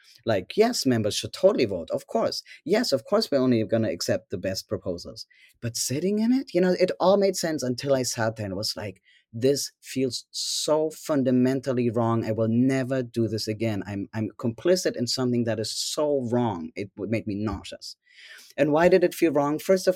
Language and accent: English; Germany; growing up in Germany, as I know you did